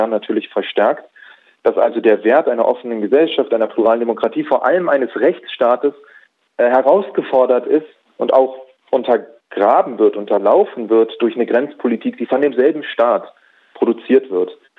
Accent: Berlin, Germany; Ich bin ja nicht nur jüdisch, ich bin ja auch Berliner und ich habe studiert und ich bin Mann und ich komme aus einer Mittelschicht und so weiter und so, ich habe einen deutschen Pass

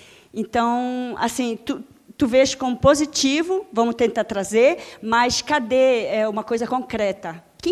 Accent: Belém, Pará, Brazil; sou de Belém do Pará, lá da Amazônia.

